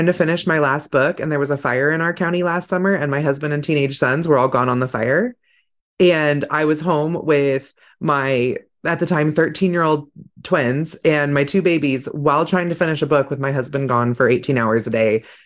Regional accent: California, United States; I mean, I grew up in California and everybody was like, In-N-Out Burger is the thing.

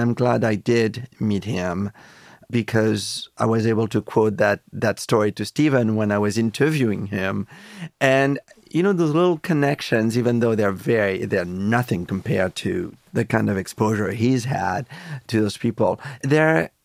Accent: France; You know, it was interesting growing up in France. There was such an incredible access to films, period.

